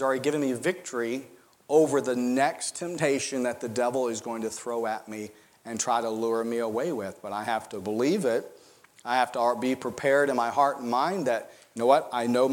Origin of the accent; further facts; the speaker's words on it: Mississippi, United States; My wife and I, we grew up in Mississippi, and that's a word that is used.